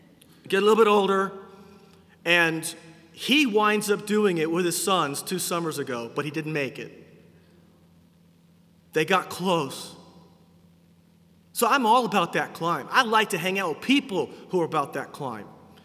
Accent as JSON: {"language": "English", "region": "Oklahoma", "country": "United States", "tie": "born or raised there", "said": "I grew up in Oklahoma, and my grandparents had an orchard full of apple trees and peach trees"}